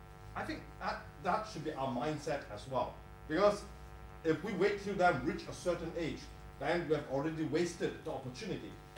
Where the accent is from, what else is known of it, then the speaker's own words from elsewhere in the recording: Edinburgh, Scotland, United Kingdom; I love Edinburgh, by the way. I'm from Edinburgh as well.